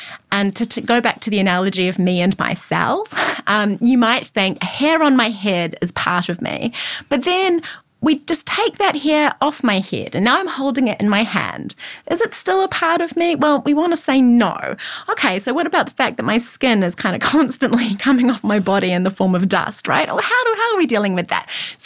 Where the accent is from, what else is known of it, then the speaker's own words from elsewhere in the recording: New Zealand; now in Australia; So I'm a New Zealander. I don't have the right to vote in Australia. I'm not yet a citizen.